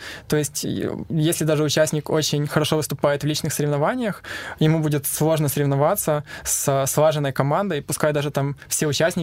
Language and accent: Russian; Lviv Oblast, Ukraine; moved away as an adult; я сам из Западной Украины, из Львовской области. И диплом бакалавра я получил там, а в магистратуру поступил сюда, в университет.